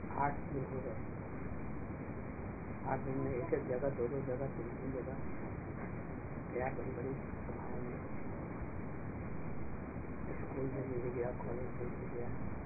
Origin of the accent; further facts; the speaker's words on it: Bihar, India; बिहार के थे, बिहार में मैं भी बिहार का रहने वाला